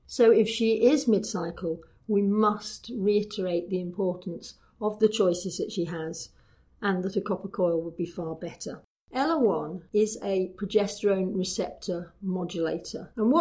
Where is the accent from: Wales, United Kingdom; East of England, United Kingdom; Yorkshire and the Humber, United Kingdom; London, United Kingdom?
Yorkshire and the Humber, United Kingdom; Bradford; I'm a GP from Bradford